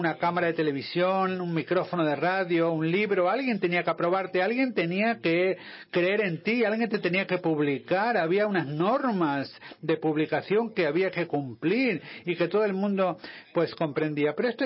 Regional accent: Czechia; Yo vengo de la República Checa, que, como sabéis, es un país que no existía al principio de los años 90. Mi antiguo país se llamaba Checoslovaquia

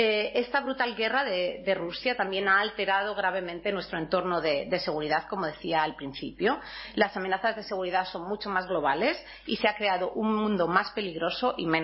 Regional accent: Toledo, Castilla-La Mancha, Spain; yo soy de Toledo y también, como dije en Paul, me casé aquí

